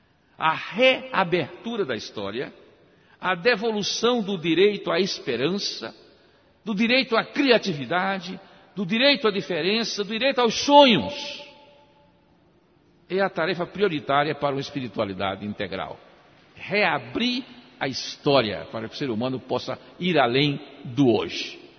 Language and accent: Portuguese; Northeast Region, Brazil; e eu venho do Nordeste